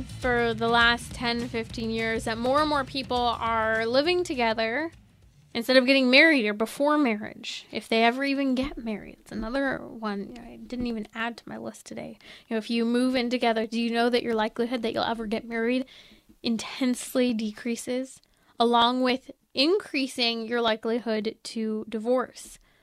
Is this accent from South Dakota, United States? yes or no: no; California, United States; I'm Californian. Baby's gotta eat avocado, right?